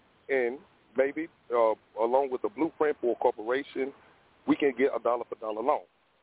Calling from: Alabama, United States; I'm calling from Alabama.

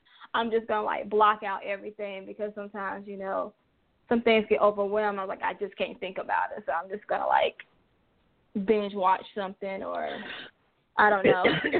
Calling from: Atlanta, Georgia, United States; I'm calling from Atlanta.

